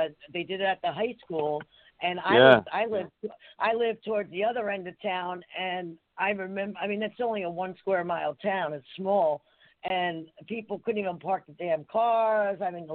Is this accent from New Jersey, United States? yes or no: yes; Harrison, New Jersey, United States; I grew up in the Harrison area, so you guys did a lot of filming in Kearney and Newark and all that.